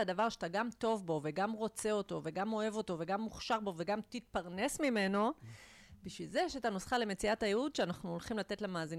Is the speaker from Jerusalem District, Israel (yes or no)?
no; Nahariya, Northern District, Israel; also born or lived in Mitzpe Ramon; אז אמרת שאני נולדתי בנהריה, זה נכון, בצפון הרחוק. בגיל 14 עזבתי את הבית של ההורים שלי ועברתי לגור במצפה רמון